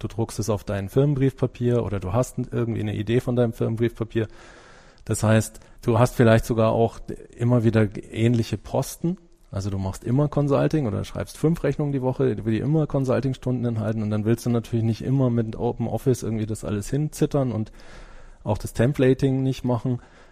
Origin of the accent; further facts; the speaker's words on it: Germany; Ich bin natürlich als Deutscher erstmal so mit den deutschen Sachen am besten vertraut